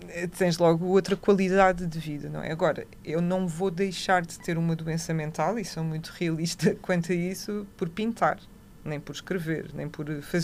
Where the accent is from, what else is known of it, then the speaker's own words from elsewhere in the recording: Lisbon, Portugal; Para já sou dos Olivais, não estou brincando.